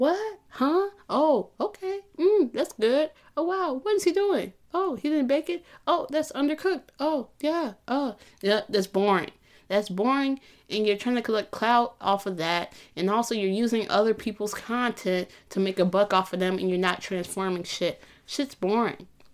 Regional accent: Midwest, United States; also born or lived in Illinois; I'm a Midwesterner at heart. Indiana, Illinois is my heart.

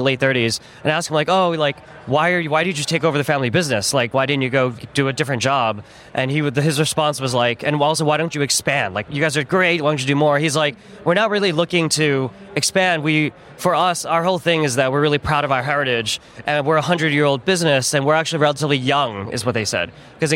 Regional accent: New York, United States; also born or lived in Tokyo; Although I'm originally from New York, after college, I went and lived in Tokyo for 4 years.

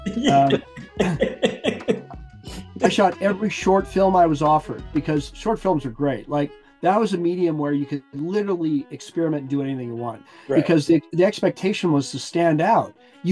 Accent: Aspen, Colorado, United States; coming from, you know, like my childhood and growing up in Aspen, where if you wanted to do something, you just sort of like talk to a bunch of people and you got it done.

